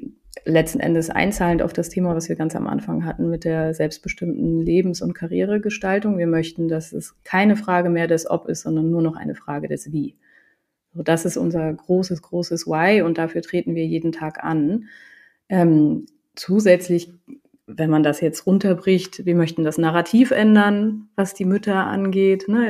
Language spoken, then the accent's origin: German; Germany; also born or lived in Sweden; ich bin in Schweden geboren, ich bin aber in Deutschland groß geworden, habe aber dann nochmal das Glück gehabt, in Kopenhagen studieren zu können und habe auch noch Familie in Schweden.